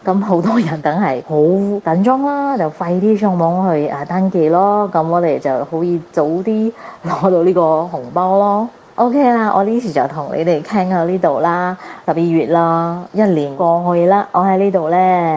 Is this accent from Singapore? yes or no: yes; Singapore; 我哋新加坡嘅政府呢去年呢佢哋嘅预算案呢有啲盈余囉